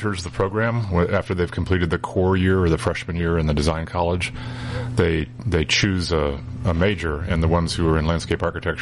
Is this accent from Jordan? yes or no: no; Georgia, United States; which is to go down to my part of the country where I grew up, which is southeast. I'm from Georgia.